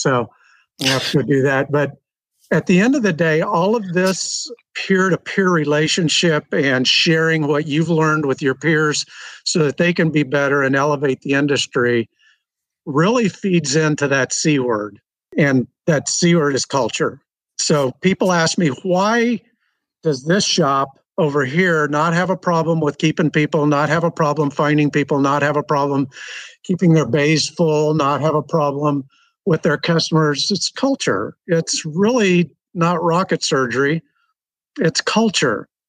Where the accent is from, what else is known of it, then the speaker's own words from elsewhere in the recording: Kansas, United States; also born or lived in Colorado, United States; now in Raleigh, United States; While I live in Raleigh, North Carolina, or north of Raleigh, I grew up in Kansas, but I'm still a Colorado boy.